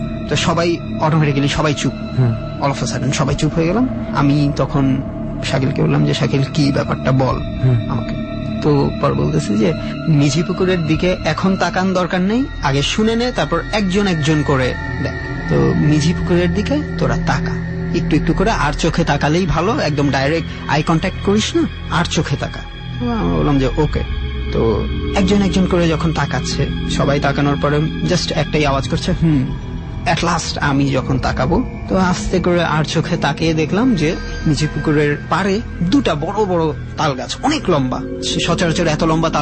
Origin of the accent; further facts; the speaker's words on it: Dhaka, Dhaka Division, Bangladesh; আমি ঢাকাতেই বড় হয়েছি